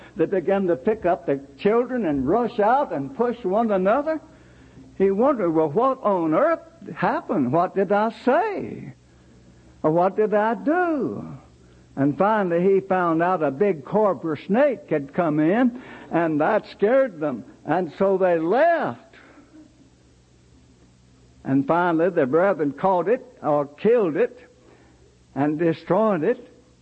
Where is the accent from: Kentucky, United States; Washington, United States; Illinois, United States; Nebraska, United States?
Kentucky, United States; Murray; moved away as an adult; When I began full-time local work in 1934, leaving my hometown in Murray, Kentucky, after finishing college